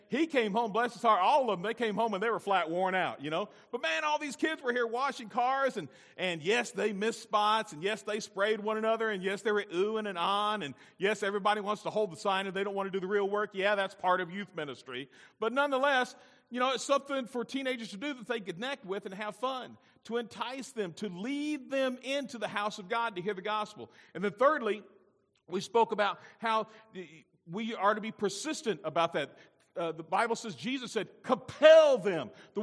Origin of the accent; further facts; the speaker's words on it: Alabama, United States; Honey, hush. I'm from Alabama, you know.